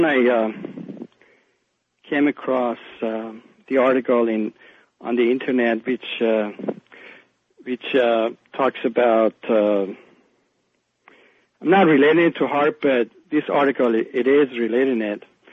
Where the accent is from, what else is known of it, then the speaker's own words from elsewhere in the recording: Iran; now in United States; I'm from Iran and I'm an American citizen now.